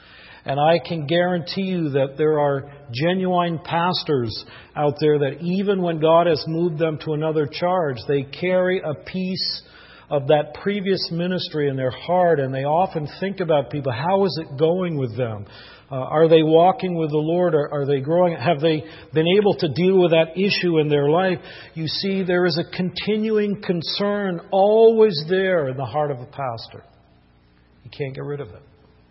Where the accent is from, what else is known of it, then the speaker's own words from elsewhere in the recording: Vermont, United States; when I was a young fellow growing up in Vermont, I had one of the pastors in my home church.